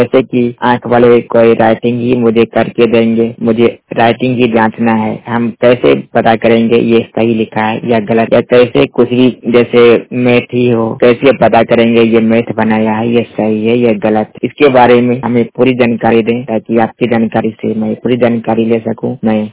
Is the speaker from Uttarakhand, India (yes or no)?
no; Bihar, India; मैं बिहार से हूं